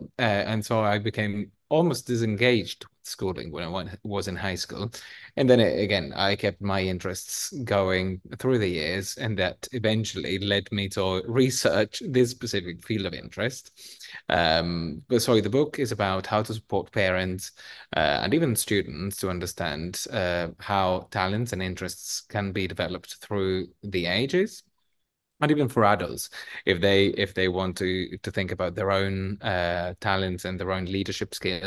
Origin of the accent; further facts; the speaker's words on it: Perugia, Umbria, Italy; I was born and raised in Italy in a place called Perugia, very close to Assisi and this kind of middle age environment that was fascinating, you know, to witness over the first 19 years of my life. I did my schooling there, state schools